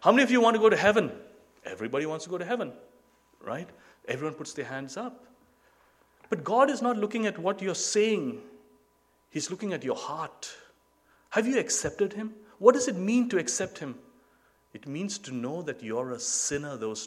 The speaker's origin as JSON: {"language": "English", "country": "Nigeria", "tie": "born or raised there", "said": "I grew up in Nigeria for most of my life. I was born and brought up there."}